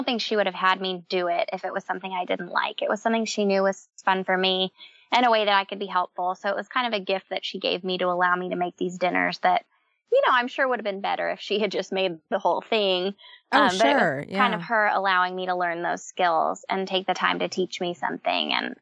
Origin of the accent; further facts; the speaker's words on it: Seattle, Washington, United States; now in Nashville, United States; I live here in the Nashville area, but I'm originally from Seattle.